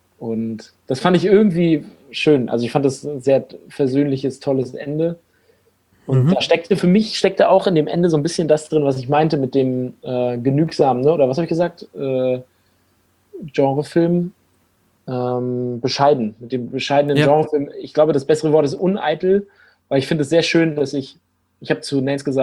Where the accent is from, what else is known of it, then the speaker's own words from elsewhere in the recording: Rostock, Mecklenburg-Vorpommern, Germany; ich bin zwar jetzt in Rostock aufgewachsen, was wohl ja 200.000 Leute wohnen, habe aber ein Stück außerhalb von Rostock gewohnt mit meiner Mutter und ihrem Mann